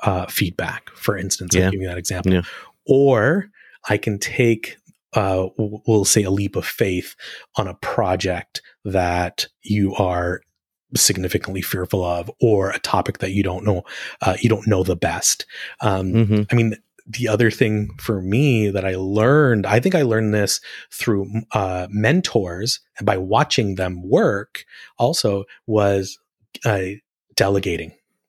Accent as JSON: {"language": "English", "town": "Calgary", "region": "Alberta", "country": "Canada", "tie": "born or raised there", "also_born_or_lived": "Fort McMurray / Ottawa / London / New York", "moved": "as an adult", "lives_now": "Chicago, United States", "said": "I grew up in Calgary. I moved to Fort McMurray. I did Ottawa. I moved to London and New York. And now I reside in Chicago."}